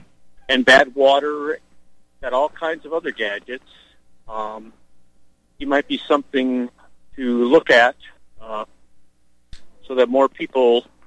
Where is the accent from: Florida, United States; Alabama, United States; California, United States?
California, United States; If you don't mind me asking, I'm a Californian.